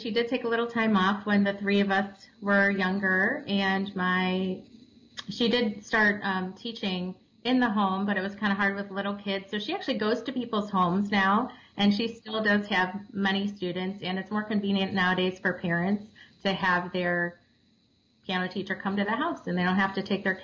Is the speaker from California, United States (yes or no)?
no; North Olmsted, Ohio, United States; I grew up in North Olmsted, Ohio, born and raised, Cleveland area, on the west side.